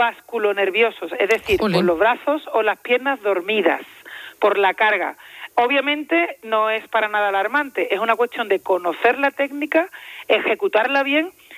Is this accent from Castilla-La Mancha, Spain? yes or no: no; Seville, Andalusia, Spain; Actualmente me encuentro en el Centro de Asistencia de Granada, ajá, pero efectivamente soy sevillana